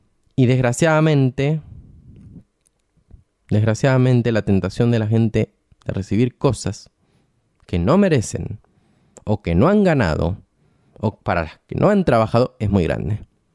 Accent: Argentina; Yo creo que en mi país hay 47 millones de agendas, no hay una agenda. Hay tantas agendas como individuos que habitan en el suelo argentino.

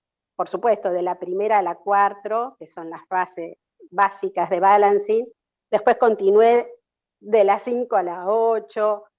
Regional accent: Buenos Aires, Argentina; Nací en Buenos Aires, vivo en Capital Federal toda la vida, en Argentina.

